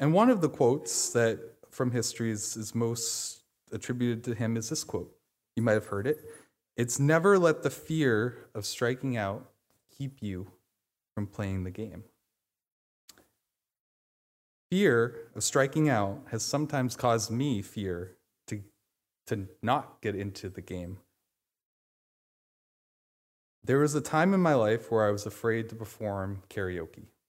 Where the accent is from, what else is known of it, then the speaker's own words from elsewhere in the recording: New England, United States; But I'm from New England, so I like the Patriots and Red Sox.